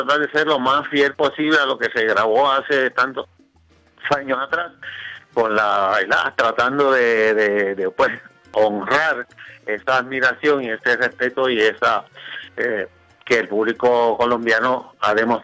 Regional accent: Juncos, Puerto Rico; O sea, yo soy de Junco, pero Cagua es un pueblo, una ciudad céntrica para todos nosotros.

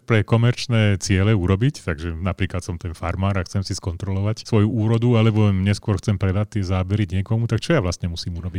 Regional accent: Levice, Nitra Region, Slovakia; My sme obidvaja z Levíc, aby som to teda tak povedal

